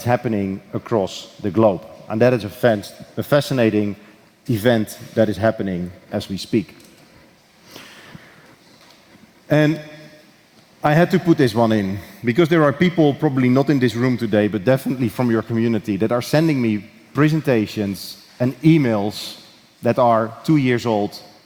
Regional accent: Gelderland, Netherlands; English is a second language; I recently spoke to the University of Wageningen, an agricultural university close to my hometown

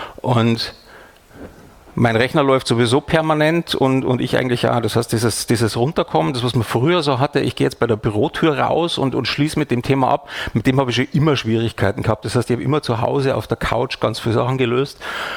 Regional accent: Bavaria, Germany; moved away as an adult; Ich bin ja eben gebürtiger Bayer. Wir werden großgezogen mit Laugenbrezeln, mit Salz. Die kriegt man bei uns schon lutschend als Baby im Wagen. Und bin dann vor 10 Jahren, glaube ich, umgezogen nach Hessen.

